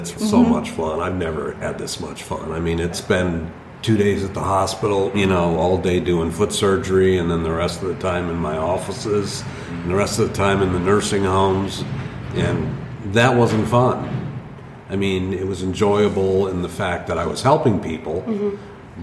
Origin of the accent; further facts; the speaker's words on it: Detroit, Michigan, United States; I love, love, love cars. I'm a car nut because I'm from Detroit.